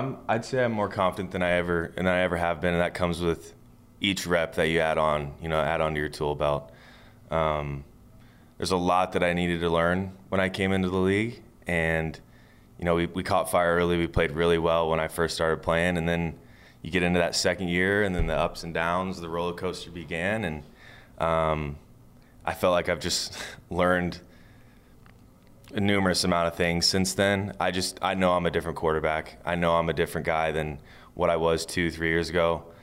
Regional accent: Kansas City, United States; I'm originally from Kansas City.

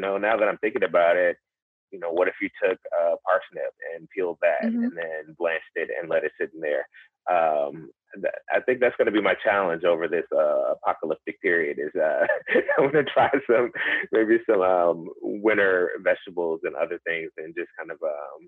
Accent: the South, United States; I grew up in the South and, you know, wings are ubiquitous and lemon pepper wings are pretty popular.

